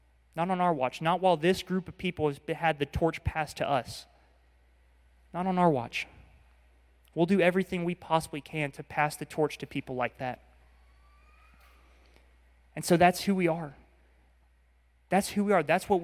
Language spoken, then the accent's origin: English; Georgia, United States; We're not going to back down just because we're from the North Georgia mountains.